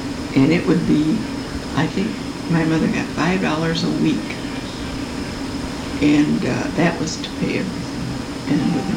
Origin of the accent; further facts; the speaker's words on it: Flat Rock, United States; And so it was interesting growing up in Flat Rock.